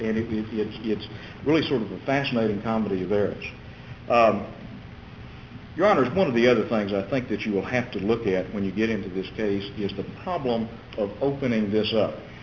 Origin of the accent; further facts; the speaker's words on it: Fort Worth, Texas, United States; Forgive me, but I'm from Fort Worth.